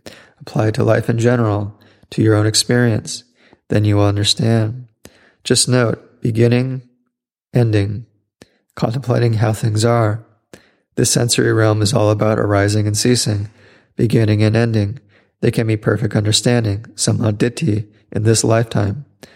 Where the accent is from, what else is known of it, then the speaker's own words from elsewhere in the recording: United States; I was brought up in America, the land of freedom.